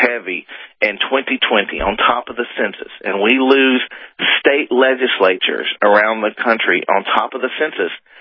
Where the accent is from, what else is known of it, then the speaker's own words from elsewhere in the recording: North Carolina, United States; It's just there's a chance that in swing states like my home state of North Carolina and Wisconsin